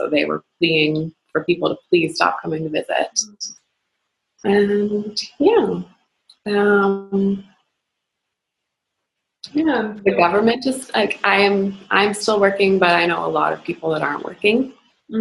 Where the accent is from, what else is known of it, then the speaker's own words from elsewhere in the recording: Nova Scotia, Canada; now in Calgary, Canada; I live in Calgary, Alberta, Canada. I'm originally from Nova Scotia, which is on the other side of Canada. And I've been here for about a year.